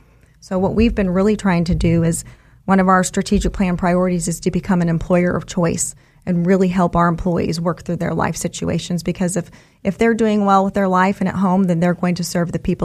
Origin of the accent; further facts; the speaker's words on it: Omaha, Nebraska, United States; now in Wichita, United States; I'm from Omaha, Nebraska.